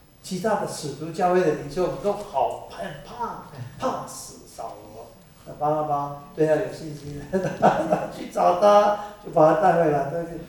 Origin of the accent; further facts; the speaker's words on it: Taiwan; accent: Taiwanese Mandarin; 不是鼓励之子，鼓励之子。对啊，我的台湾国语啊，了解吗